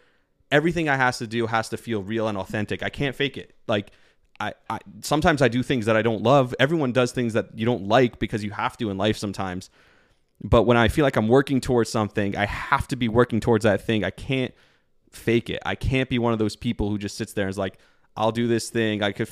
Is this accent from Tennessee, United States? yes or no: no; Passaic, New Jersey, United States; I'm from Bergen County, from Passaic originally, New Jersey. Grew up in an Orthodox Jewish family.